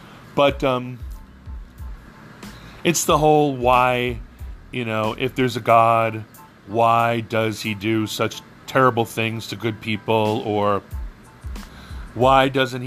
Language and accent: English; Hawaii, United States; I saw it growing up in Hawaii.